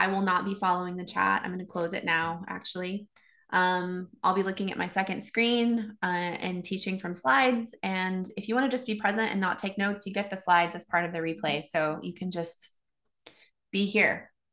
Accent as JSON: {"language": "English", "region": "Texas", "country": "United States", "tie": "born or raised there", "said": "I was raised in Texas on a horse ranch. My parents raised and bred quarter horses and then paint horses."}